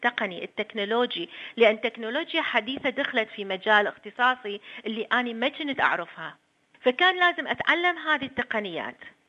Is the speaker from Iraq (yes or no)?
yes; Iraq; moved away as an adult; now in Australia; أنا من العراق كنت دائما بالجامعة، كنت الأولى، خرجت الأولى على دورتي بجامعة الموصل، تعينت معيدة بالجامعة، درست في معهد المعلمات في دهوك وفي مدارس إعدادية، ودرست بالجامعة